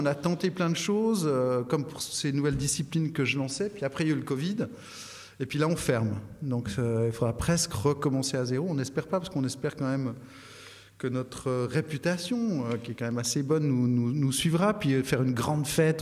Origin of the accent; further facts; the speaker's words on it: Le Locle, Neuchâtel, Switzerland; moi, j'ai grandi dans le Jura, où il y a un accent terrible, on dit le char, puis des choses comme ça, puis voilà, puis j'habitais au Locle.